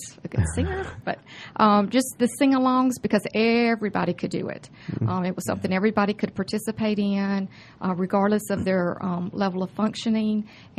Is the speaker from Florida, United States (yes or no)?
no; Mississippi, United States; Okay, I'm originally from Mississippi. Graduated from the University of Southern Mississippi with a bachelor's degree in sociology.